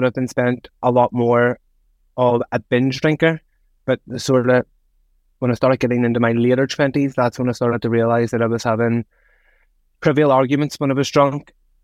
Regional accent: Belfast, Northern Ireland, United Kingdom; being a working class gay man, growing up in West Belfast

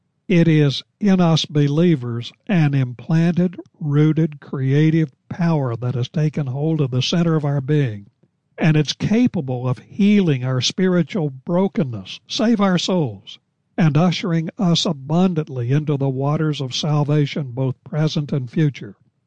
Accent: Fayetteville, West Virginia, United States; When I was a youngster growing up in Fayetteville, West Virginia, we had about an acre of ground.

